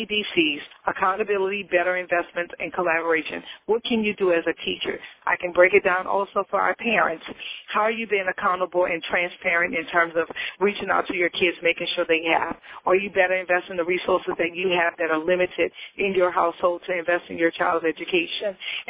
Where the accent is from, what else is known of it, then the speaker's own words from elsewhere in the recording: New Orleans, Louisiana, United States; my education growing up in New Orleans, even though we were in the best part of the town. We were in an impoverished community in New Orleans, in the Third Ward community, and so we were low income.